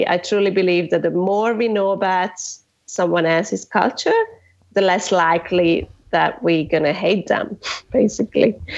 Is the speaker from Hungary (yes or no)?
yes; Budapest, Hungary; English is a second language; now in Australia; I've spent the past 11 years living in Australia, but I'm originally from Hungary, Budapest